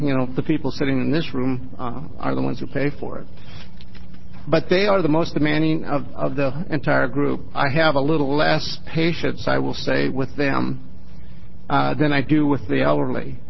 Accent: Newberg, Oregon, United States; Since I was born and raised in Newburgh, Oregon, most of them are parents of people that I went to school with, people that I've known for all my life.

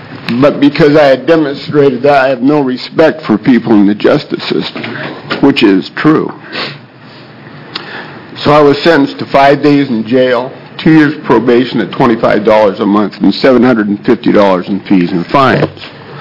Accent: Portland, United States; I'm from Portland.

